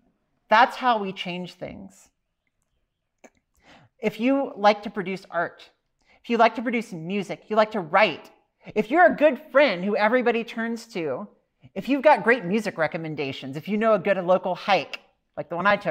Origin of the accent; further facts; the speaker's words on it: Louisiana, United States; I am originally from Louisiana. I come from the swamps in Louisiana. And 20 years ago, as a young queer kid, it was very hard.